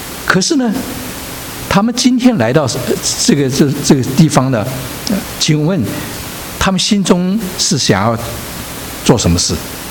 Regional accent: China; 中东人他们死了以后埋葬跟我们中国人不一样的啊。

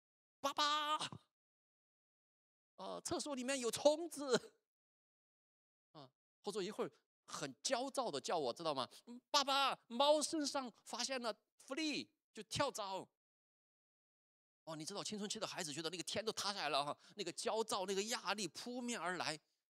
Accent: Chongqing, China; 就像刚才我讲我老家的那个重庆的塌方，说来就来啊

